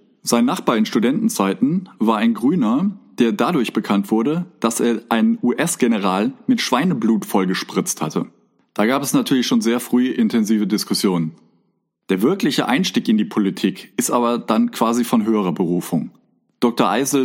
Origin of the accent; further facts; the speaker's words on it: Rhineland, Germany; was natürlich gerade mir als Rheinländer das Herz aufgehen lässt